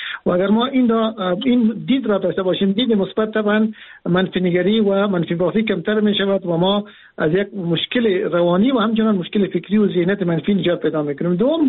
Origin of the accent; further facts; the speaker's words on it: Afghanistan; ما افغان هستیم، ما فرزندان افغانستان هستیم و ما در جغرافیای کشور به نام افغانستان زندگی میکنیم